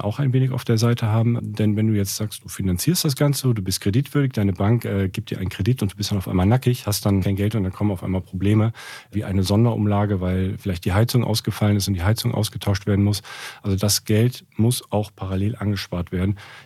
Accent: Cologne, North Rhine-Westphalia, Germany; Bin auch Kölner, komm daher, das ist so also mein Herzblut.

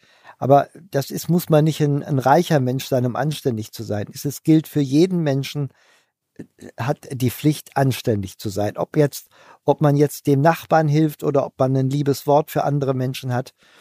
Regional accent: Hanover, Lower Saxony, Germany; Das ist auch ein bisschen, ich bin Hannoveraner

